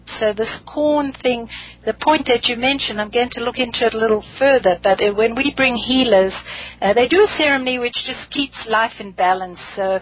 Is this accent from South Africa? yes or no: yes; South Africa; I come from South Africa